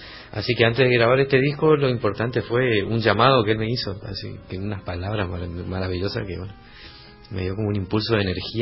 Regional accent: Hermoso Campo, Chaco, Argentina; Estábamos cerca de Hermoso Campo, que es mi pueblo. Ajá. Donde yo me crié, que está al límite de Santa Fe y Santiago, ahí en el sudeste chaqueño.

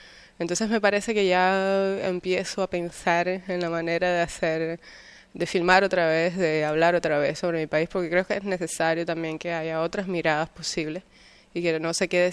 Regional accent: Cuba; Y el intentar yo entenderme a mí misma como cubana.

